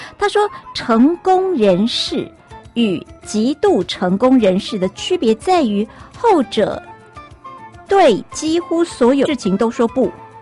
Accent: Taiwan; 跟我们台湾人好，跟我们台湾人很像，跟我们台湾人很像

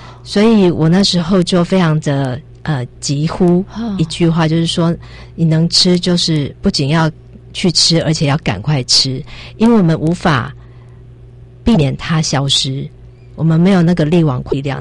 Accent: Taiwan; 也就是我们台湾人来说的话比较适口的一个味道

